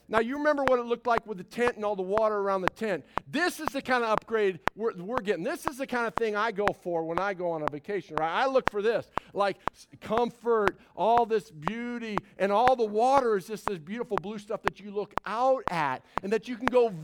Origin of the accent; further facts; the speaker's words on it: Illinois, United States; because I grew up in Illinois, and it's just cold in Illinois.